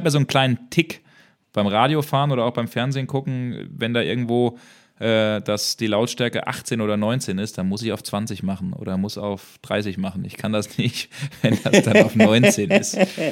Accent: Bremen, Germany; ich bin Bremer und deswegen trage ich die immer im Herzen und auf dem Schienbein

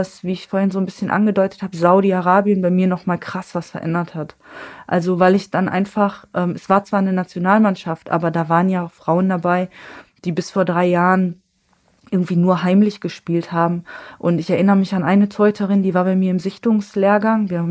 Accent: Essen, North Rhine-Westphalia, Germany; Und ich komme halt selber aus dem Essener Norden. Es gilt so als sozialer Brennpunkt.

